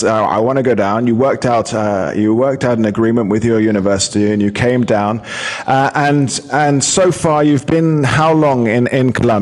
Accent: United Kingdom; I mean, I'd say ice hockey as a Brit.

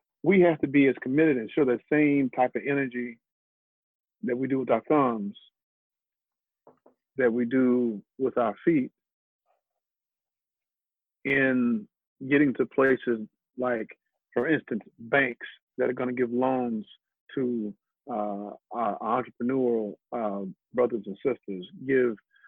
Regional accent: St. Louis, Missouri, United States; the youth in the community around the places I grew up in St. Louis

